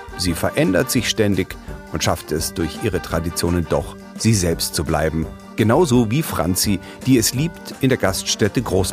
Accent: Munich, Bavaria, Germany; born there; Ich bin hier in München geboren, also ein echtes Münchner Kindl und ich liebe diese Stadt.

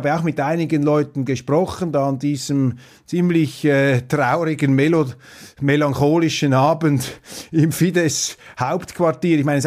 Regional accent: Switzerland; Und ich versuche da natürlich das Positive auch herauszupicken als Schweizer.

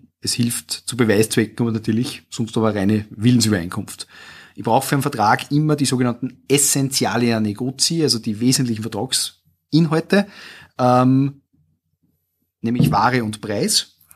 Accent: Austria

